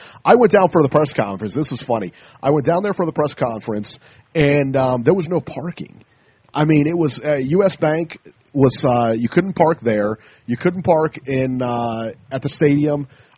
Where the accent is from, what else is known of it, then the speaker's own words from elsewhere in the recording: Ohio, United States; we fought a couple of months ago, but in the end, we're both from Ohio, and I root for you